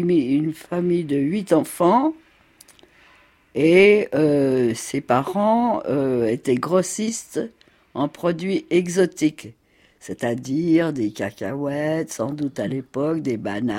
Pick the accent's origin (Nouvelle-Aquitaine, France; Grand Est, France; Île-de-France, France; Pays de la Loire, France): Grand Est, France; Épinal; born there; Moi, je suis née à Épinal, dans les Vosges, le 19 mars 1928. Et je suis née tout de suite, rousse, gauchère et juive.